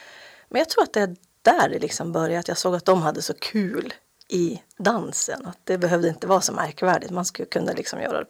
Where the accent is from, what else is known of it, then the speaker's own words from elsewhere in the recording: Korpilombolo, Norrbotten County, Sweden; jag tror att jag är från Korpilombolo. Och där är ju liksom dans ganska, ja, men ganska centralt.